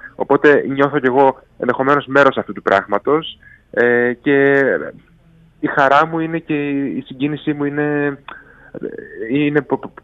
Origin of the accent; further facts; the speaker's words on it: Kalamaria, Central Macedonia, Greece; Με τον Γιώργο Καζαντζή είμαστε συντοπίτες όλες από την Καλαμαριά, με ξέρει από μικρό παιδί.